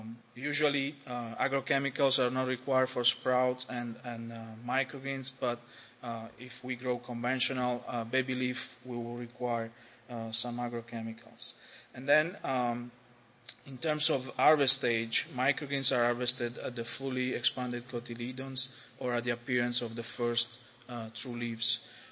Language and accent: English; Italy; now in United States; but I am from Italy